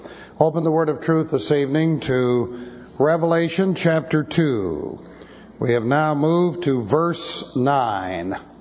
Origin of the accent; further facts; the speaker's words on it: Beverly Hills, California, United States; I lost several childhood friends, people that I grew up with in Beverly Hills